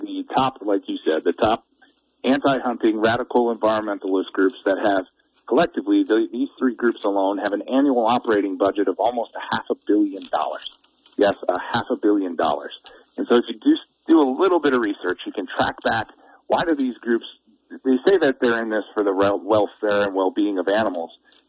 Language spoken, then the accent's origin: English; Wisconsin, United States; And here in my home state of Wisconsin, and I know you guys have similar experiences in Montana, the wolves are decimating our deer population.